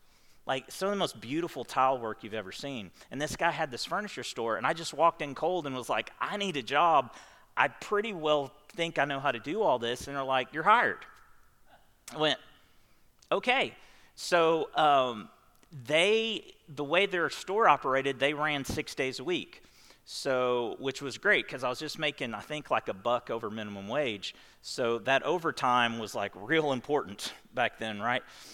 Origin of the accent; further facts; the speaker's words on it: United States; But dang it, I'm an American.